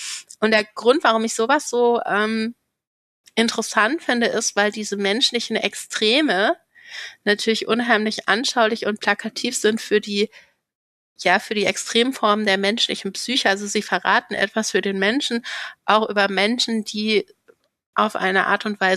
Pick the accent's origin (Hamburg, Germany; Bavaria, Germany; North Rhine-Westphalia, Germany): North Rhine-Westphalia, Germany; Cologne; born there; Also ich bin gebürtige Kölnerin